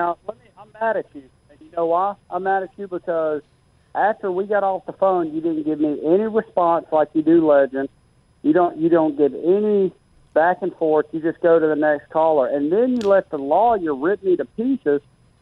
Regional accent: Memphis, Tennessee, United States; I say I'm from Memphis because I'm born and raised, but guess what? I live in southern Alabama.

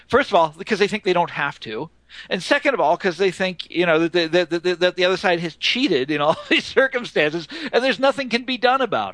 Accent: Johnson County, Kansas, United States; I grew up in Johnson County, Kansas, which is a suburb of Kansas City.

